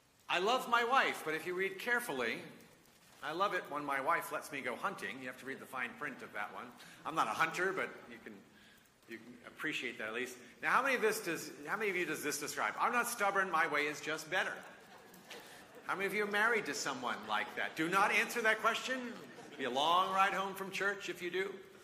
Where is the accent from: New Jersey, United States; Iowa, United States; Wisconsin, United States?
New Jersey, United States; also born or lived in Somers Point; I was born in Summers Point, New Jersey, just outside of Ocean City, New Jersey.